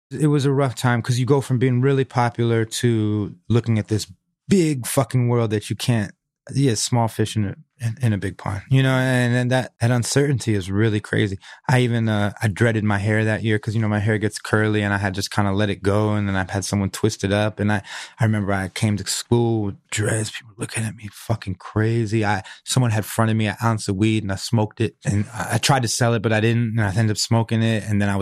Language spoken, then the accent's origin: English; Venice, California, United States; I think just growing up in Venice, knowing how to kickflip is like a prerequisite.